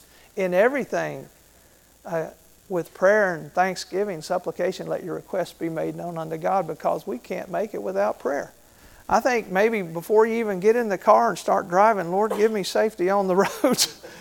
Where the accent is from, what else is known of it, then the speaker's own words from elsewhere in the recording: Florida, United States; I was from Florida, so I swam a lot in the ocean.